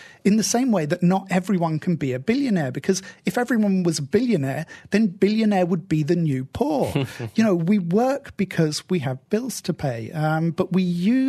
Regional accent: United Kingdom; I'm stereotypically British

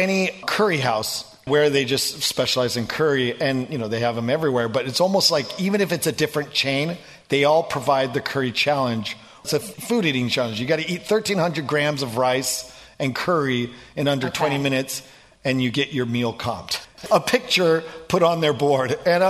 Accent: Oregon, United States; also born or lived in Los Angeles, United States; I grew up in Oregon, and I wanted to be back. I love the Pacific Northwest.

